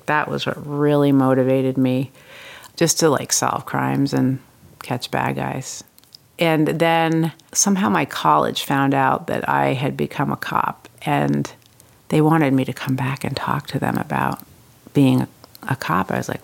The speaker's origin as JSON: {"language": "English", "region": "Vermont", "country": "United States", "said": "And also, I was from Vermont, which also had a class assumption."}